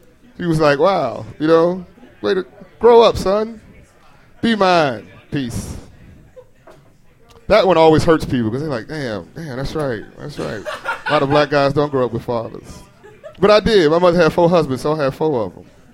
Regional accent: Gary, Indiana, United States; Right on, man, I'm from Gary, Indiana.

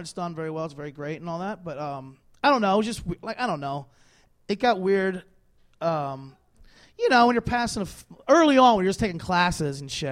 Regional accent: New Jersey, United States; I'm from South Jersey originally, near Philadelphia.

